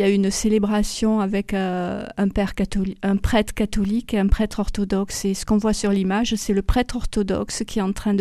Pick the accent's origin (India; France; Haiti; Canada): France; Ax-les-Thermes, Occitanie; Oui, en fait, quand j'étais jeune, enfin, j'ai grandi à Axe-les-Thermes et je ne m'intéressais qu'au ski.